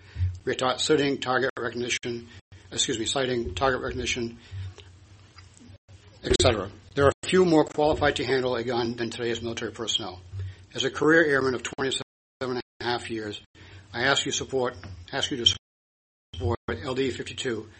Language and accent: English; Exeter, United States; I'm from Exeter, and I'm the commander of VFW Post 4298 in Dexter.